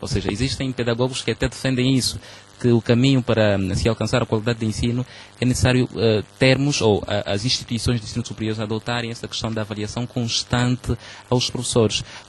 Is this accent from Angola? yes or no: yes; Angola; O que é que nós, como angolanos, ou as pessoas que estão à frente das coisas, o que é que é necessário fazer